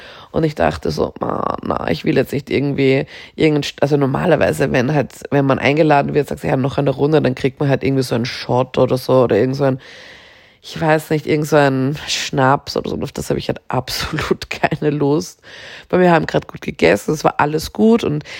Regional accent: Austria; als gäbe es bei uns in Österreich keinen. Es gibt ja bei uns auch in Österreich ein DM

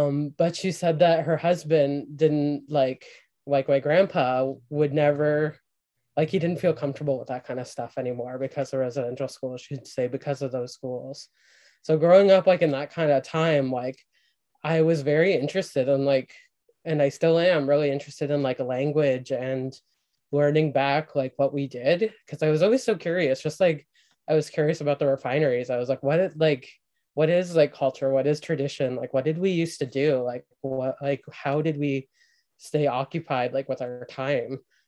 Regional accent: Ontario, Canada; I grew up in Canada's Chemical Valley, which holds like 40% of Canada's like petrochemical industry

